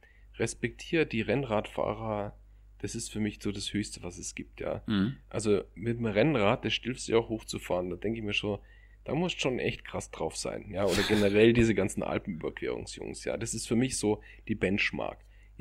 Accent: Munich, Bavaria, Germany; Ich bin als Münchner generell viel in den Bergen.

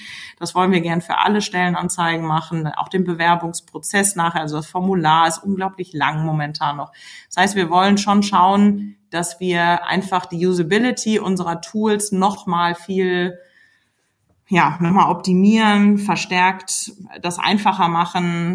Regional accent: Wuppertal, North Rhine-Westphalia, Germany; ich war vor kurzem bei mir in der Heimatstadt, ich komme aus Wuppertal

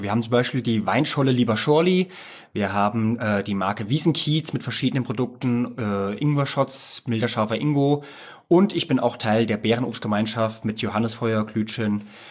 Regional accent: Hesse, Germany; now in Würzburg, Germany; weil ich als Hesse nach Würzburg kam, ne? Und als Hesse, als Bier- und Apfelweintrinker

